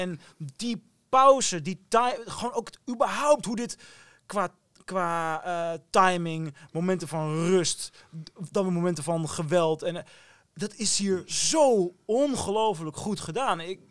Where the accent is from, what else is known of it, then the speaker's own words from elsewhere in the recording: Overijssel, Netherlands; vroeger bij mij op school en in Twente, waar ik vandaan kwam